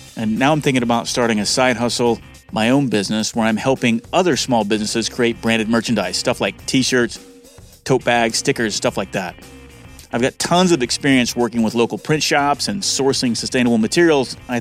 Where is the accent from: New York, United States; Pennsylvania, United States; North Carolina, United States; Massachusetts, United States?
Pennsylvania, United States; Huntington Valley; from Huntington Valley, Pennsylvania.